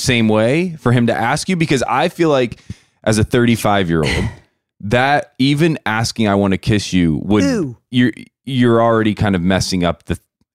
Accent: Midwest, United States; My faith is very important to me. I'm from the Midwest.

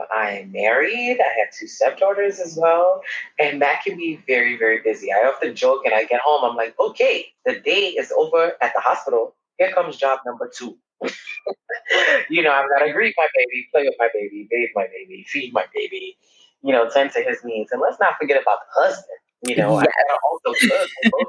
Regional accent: Brooklyn, New York, United States; now in Hempstead, United States; I grew up in Brooklyn and moved to Hempstead, Long Island when I was about 13 and took off from there.

